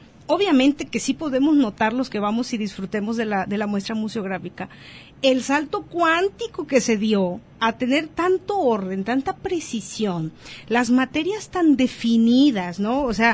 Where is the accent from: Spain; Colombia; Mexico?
Mexico; ¿Qué relevancia tiene Popotla en nuestra historia como mexicanos?